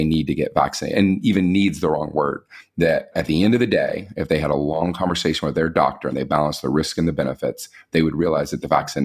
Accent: Kentucky, United States; I grew up in the South in Kentucky, and I grew up a Republican, and I grew up a Protestant Christian.

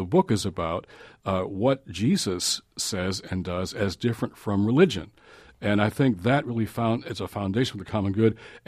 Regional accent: Detroit, Michigan, United States; also born or lived in Washington; I grew up in Detroit. I'm both.

